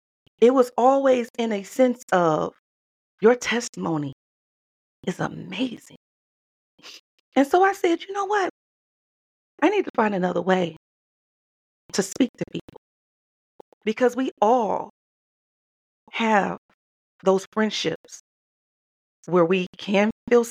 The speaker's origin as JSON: {"language": "English", "town": "Detroit", "region": "Michigan", "country": "United States", "tie": "born or raised there", "said": "no, I'm from Detroit, okay? I graduated from Southeastern High School. I went to Hutchinson Elementary School and I went to University Public School across the street from Cass Tech Middle School. So I am a thoroughbred Detroit gal, okay?"}